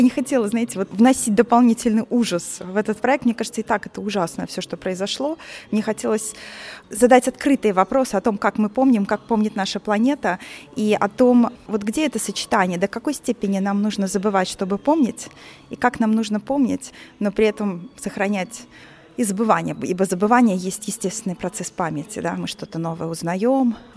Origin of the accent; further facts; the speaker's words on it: Belarus; так как я сама из Беларуси и выросла там